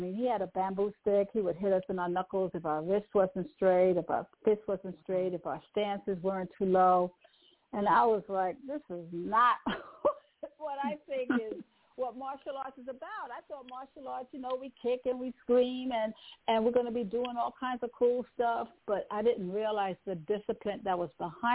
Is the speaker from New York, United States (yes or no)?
yes; New York City, New York, United States; moved away as an adult; now in Atlanta, United States; I'm based out of Atlanta, Georgia, but I was originally reared in New York City. So I escaped from New York about 30 years ago.